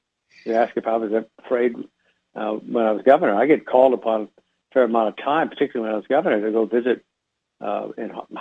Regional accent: Nebraska, United States; You ask at the outset, how's a boy in Nebraska do in New York City?

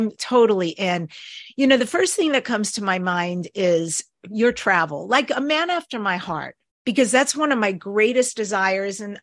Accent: New York, United States; I'm originally from New York. That's a big New York term.

